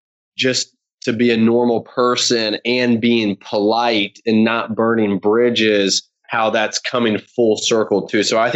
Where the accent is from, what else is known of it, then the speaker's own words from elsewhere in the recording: West Virginia, United States; I grew up in West Virginia